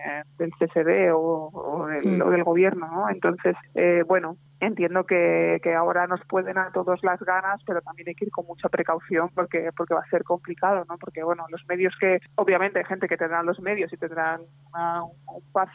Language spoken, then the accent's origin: Spanish; Barcelona, Catalonia, Spain; yo por ejemplo soy de Barcelona y estoy en otra provincia